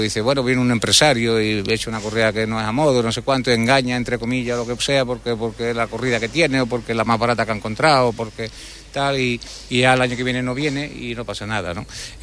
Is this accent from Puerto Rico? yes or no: no; Huelva, Andalusia, Spain; yo soy de Huelva, yo vivo en Huelva